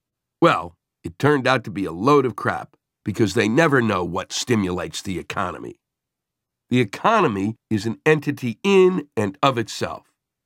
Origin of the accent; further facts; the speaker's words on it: New York City, New York, United States; And in my hometown of New York City, services like after-school programming.